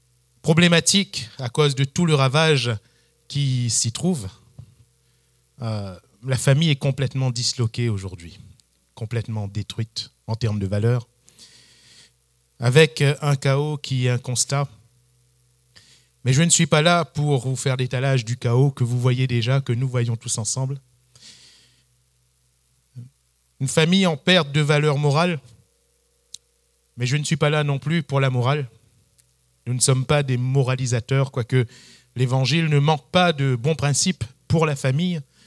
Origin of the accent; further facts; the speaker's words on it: Réunion, France; On vient de France et plus précisément, pour ceux qui connaissent, de l'île de la Réunion. Oui, une petite île dans l'océan Indien, à côté de l'île Maurice, et un département français. Et on a pu grandir et exercer également le ministère là-bas pendant une vingtaine d'années